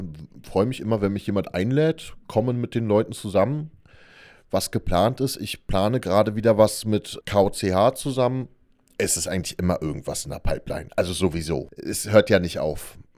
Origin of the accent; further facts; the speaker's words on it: Berlin, Germany; Ich komme ja aus Berlin, geborener Berliner.